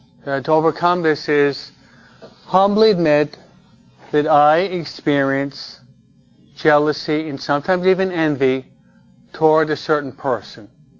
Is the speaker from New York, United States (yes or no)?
yes; New York, United States; I'm a New Yorker. The Yankees, okay?